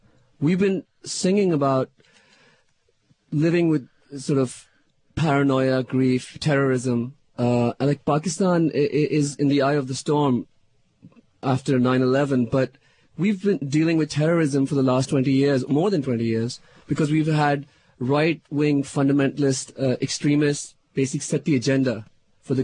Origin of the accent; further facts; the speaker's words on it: United States; And for me, growing up in the United States, going to junior high school, going to high school